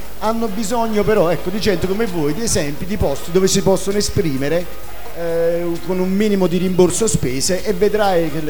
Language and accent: Italian; Campania, Italy; perché noi siamo napoletani, se non cantammo murimmo